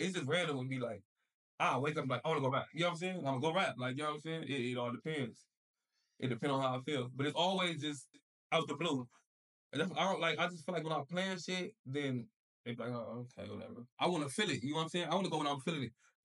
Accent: Los Angeles, California, United States; I'm right here in LA, man. Like, you feel me? I'm from Bridge, so that's like over there by Slauson, Swap Meet, Harvard Park, you feel me, Venice, all that. You feel me? I'm from Bridge. I grew up over there.

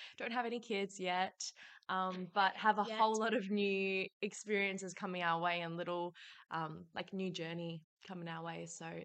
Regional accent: Perth, Western Australia, Australia; I have been back in Perth and just been building my business. I was born and raised in Perth, born into an Italian family.

